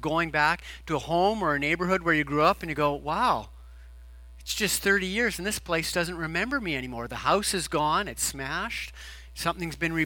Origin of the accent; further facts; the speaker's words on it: Vancouver, British Columbia, Canada; born there; I was born in Vancouver, but the first house my parents lived in was in Burnaby.